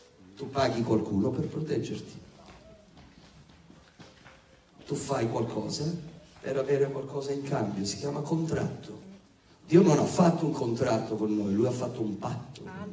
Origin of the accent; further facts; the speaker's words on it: Sicily, Italy; E io me ne intendo, perché sono siciliano.